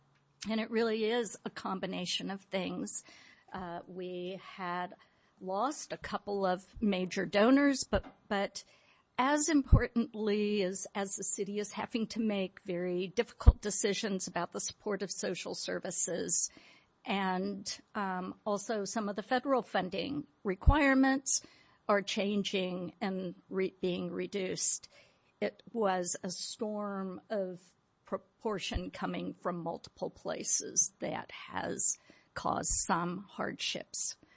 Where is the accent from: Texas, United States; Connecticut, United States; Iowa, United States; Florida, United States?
Texas, United States; Fort Worth; now in Austin, United States; I came from Fort Worth many years ago, and the city did not support social services at all, and moving to Austin was mind-blowing to me